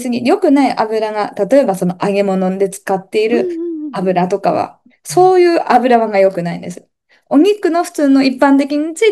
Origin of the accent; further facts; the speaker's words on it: Tohoku, Japan; 私、東北出身なので、